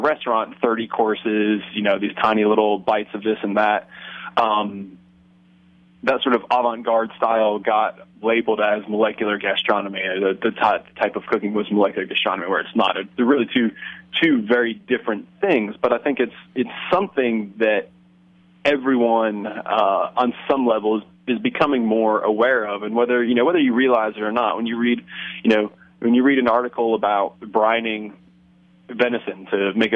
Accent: Apalachicola, Florida, United States; just down the road from where I grew up in Apalachicola, you know, some of the best oysters in the world, when the hurricanes or BP aren't in there screwing things up.

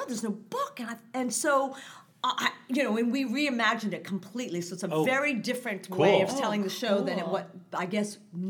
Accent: United States; one, I'm an American, two, it's redone, they might hate us.

